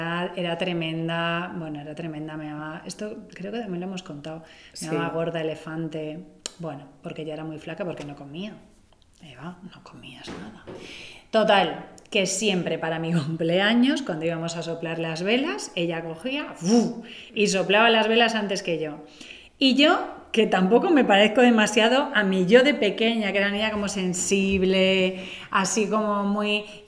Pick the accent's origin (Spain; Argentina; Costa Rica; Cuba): Spain; Lloret de Mar, Catalonia; Esto que sí que me escuchan algunas del cole y de mi pueblo, de Lloret, que yo creo que ya no existe